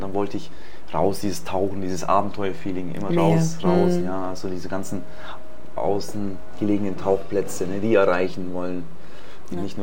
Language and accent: German; Bavaria, Germany; born there; Also ja, ich bin in Bayern geboren, bei Illertissen, bin jetzt 44 Jahre